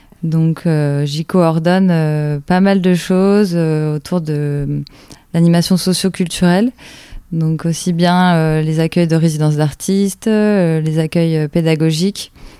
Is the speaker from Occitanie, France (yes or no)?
no; Normandy, France; moved away as an adult; je suis originaire de Normandie, où mes parents étaient agriculteurs, je suis d'une famille d'agriculteurs, et je suis partie sur Bordeaux pour mes études